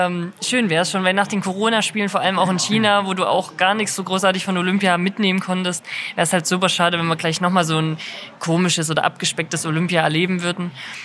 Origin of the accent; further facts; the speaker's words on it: Buchholz, Saxony, Germany; Also ich bin in Buchholz aufgewachsen und da auch zur Grundschule gegangen und habe einen 5 Jahre älteren Bruder.